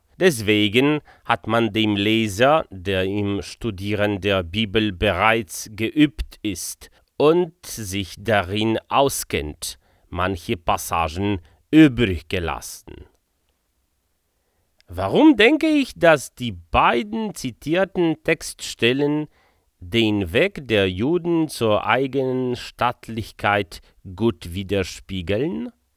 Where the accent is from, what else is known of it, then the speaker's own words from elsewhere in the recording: Poland; ich bin Pole